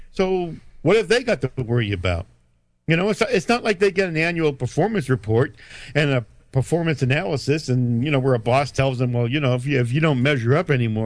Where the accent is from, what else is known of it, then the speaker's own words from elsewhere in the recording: New Hampshire, United States; I don't know if it's because I was raised in New Hampshire, but I don't have a belief in parties.